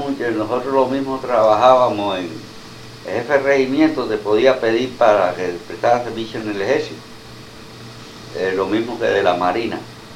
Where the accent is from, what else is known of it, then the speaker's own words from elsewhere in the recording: Havana, Cuba; No, yo soy natural de La Habana.